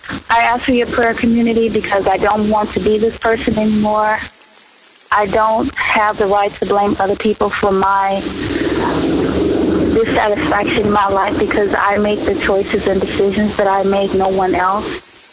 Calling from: Chicago, Illinois, United States; Hi, this is my first time calling. … I'm calling from Chicago.

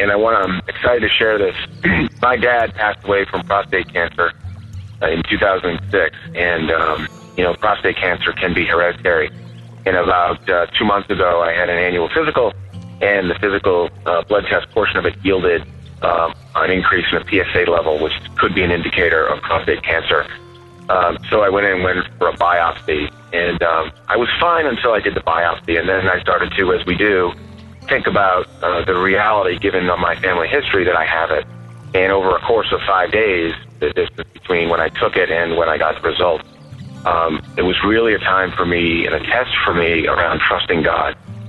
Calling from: Massachusetts, United States; from Massachusetts calling

